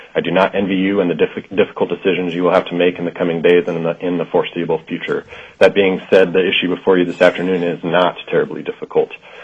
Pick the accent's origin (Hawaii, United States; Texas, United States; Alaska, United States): Alaska, United States; Fairbanks; I was born and raised in Fairbanks and intend on remaining here to work and raise my young family.